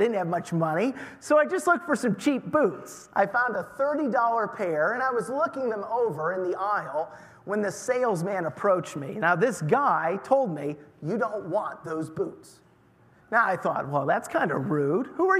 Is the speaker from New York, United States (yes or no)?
yes; New York, United States; I grew up in Western New York, close to the city, and I had never gone hunting up until the age of 12 or 13. When my parents were divorced, we moved south of Buffalo into the country